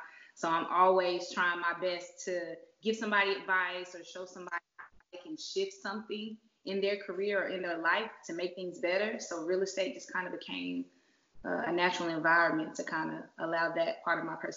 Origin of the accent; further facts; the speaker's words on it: Arkansas, United States; I'm from Arkansas. So I originally got my real estate license in Arkansas